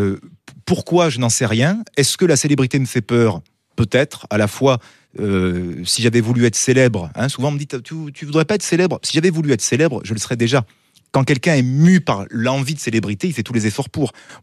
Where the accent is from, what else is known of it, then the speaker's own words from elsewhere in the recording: Southern France, France; en tant que méridional... qui vraiment adore la culture de son pays, de sa région